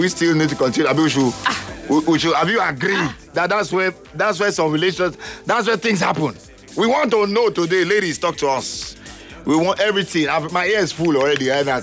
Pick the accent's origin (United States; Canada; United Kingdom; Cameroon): Cameroon; Because in my young days growing up in Cameroon, I knew of this day.